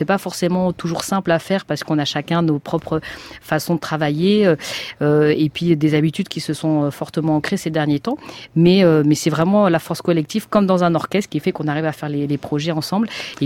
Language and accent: French; Île-de-France, France; j'ai grandi en Seine-Saint-Denis.